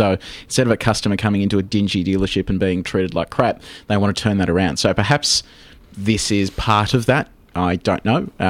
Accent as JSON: {"language": "English", "town": "Geelong", "region": "Victoria", "country": "Australia", "said": "And I'm from Geelong, and I know that when we were younger"}